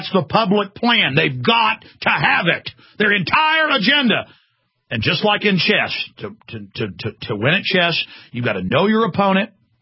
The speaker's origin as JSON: {"language": "English", "country": "United States", "said": "As an American, I speak out against it and get criticized for it."}